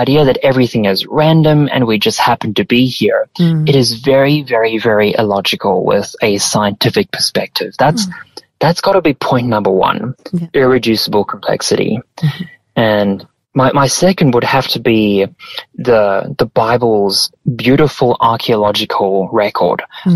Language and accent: English; Dubai, United Arab Emirates; also born or lived in Zimbabwe; So my family is from Zimbabwe, but I actually grew up in the Middle East. I grew up in Dubai. So I really retained the accent to my family.